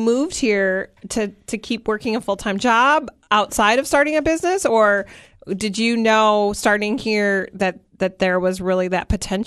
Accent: Michigan, United States; I grew up in Michigan, and I didn't know any, I don't think I knew any business owners in the area that I grew up in.

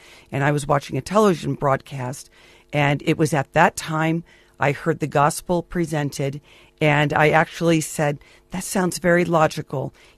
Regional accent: California, United States; I am from California, to be quite honest.

